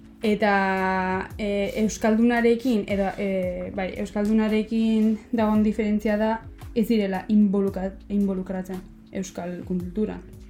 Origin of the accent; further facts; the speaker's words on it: Nouvelle-Aquitaine, France; Frantsesa naiz, baina gainera naiz Bask.